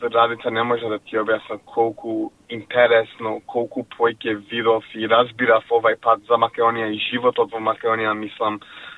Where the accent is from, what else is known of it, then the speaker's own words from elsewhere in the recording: Wollongong, New South Wales, Australia; имам 23 години, роден и расен сум во Волонгон и врските со Македонија. Баба ми и дедо ми дојдо од Македонија во 1970 години